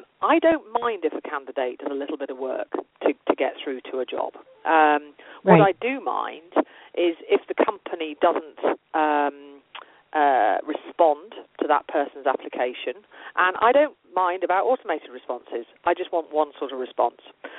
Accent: Yorkshire and the Humber, United Kingdom; I'm from North Yorkshire, which is 200 miles north of London, and we're known as being pretty straight talking.

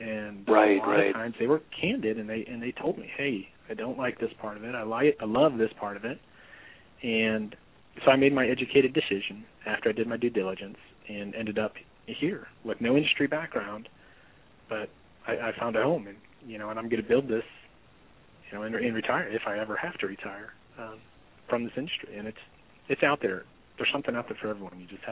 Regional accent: St. Louis, Missouri, United States; now in Auburn, United States; I'm from St. Louis. I have a huge network in St. Louis, business contacts in St. Louis, but I live in Auburn.

